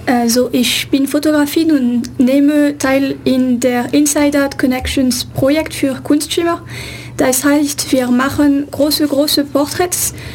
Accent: France; German is a second language; Ich bin ursprünglich aus Frankreich

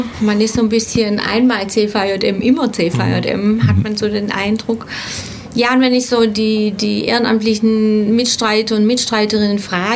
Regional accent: Ulm, Baden-Württemberg, Germany; born there; Ich komme aus Ulm, bin hier geboren

